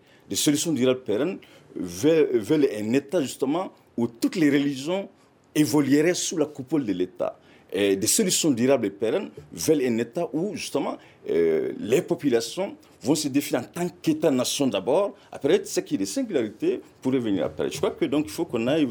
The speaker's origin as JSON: {"language": "French", "country": "Mali", "said": "Moi, je suis des Mali"}